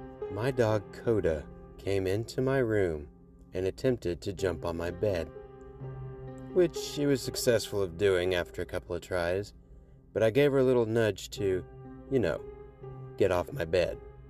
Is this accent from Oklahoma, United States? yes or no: yes; Oklahoma City, Oklahoma, United States; also born or lived in Burns Flat; my mother, little sister, and I moved away from Oklahoma City down to this small, strange town called Burns Flat.